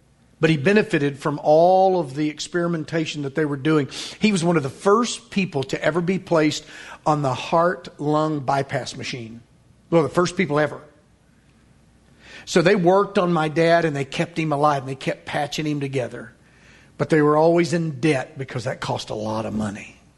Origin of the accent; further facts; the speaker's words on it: Van Buren, Arkansas, United States; growing up in Van Buren, Arkansas, that's one of the biggest towns I'd ever been in. Fort Smith was a metropolis.